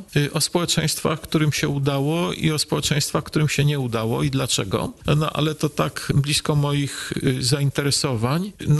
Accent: Radom, Masovian Voivodeship, Poland; ja pochodzę z Radomia

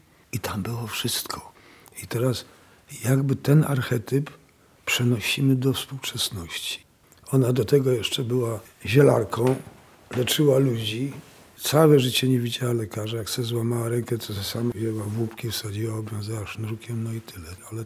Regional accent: Bliżyn, Świętokrzyskie Voivodeship, Poland; born there; sypnął na Bliżyn taką kasę, że ja się urodziłem w ceglanym bloku pod czerwoną dachówką.

